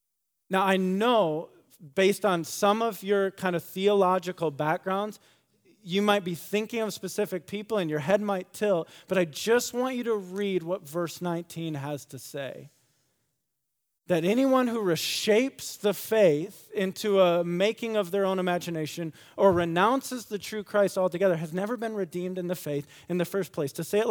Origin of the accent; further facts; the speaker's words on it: Michigan, United States; I grew up in West Michigan.